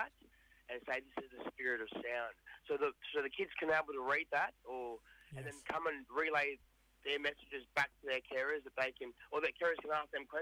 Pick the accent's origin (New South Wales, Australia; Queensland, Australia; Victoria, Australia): New South Wales, Australia; Sydney; But myself, I'm born and bred on Gadigal country here in Sydney.